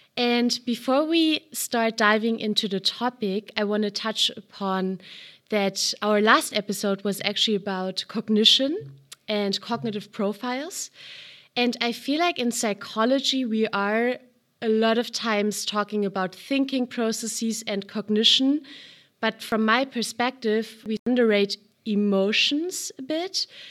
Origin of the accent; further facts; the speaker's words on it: Germany; I grew up, I'm actually from Germany, and I think it's very similar in the regards to Dutch culture.